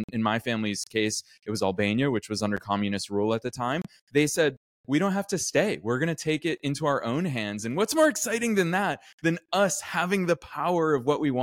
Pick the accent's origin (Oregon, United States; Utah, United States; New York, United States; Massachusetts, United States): Massachusetts, United States; Boston; And I think at the root of it, I'm originally from Boston.